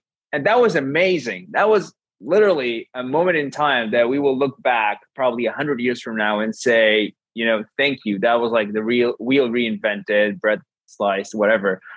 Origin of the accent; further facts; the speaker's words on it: Israel; English is a second language; I'm sorry, I'm from Israel. I don't even understand how you do that.